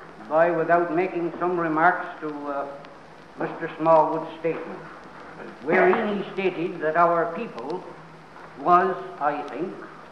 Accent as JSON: {"language": "English", "region": "Newfoundland and Labrador", "country": "Canada", "said": "I'm a Newfoundlander."}